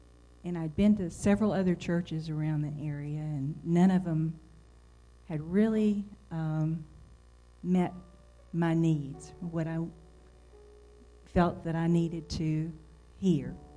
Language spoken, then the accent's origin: English; Columbia, United States; also born or lived in Florida; I was born and raised in Columbia, but I'd moved away to different places, and I met Glenn in Florida, and I came back here